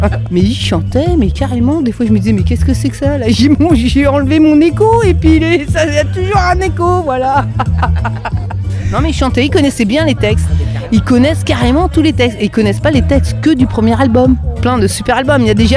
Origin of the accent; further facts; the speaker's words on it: Rennes, Brittany, France; Je suis de Rennes, moi. De Rennes, voilà.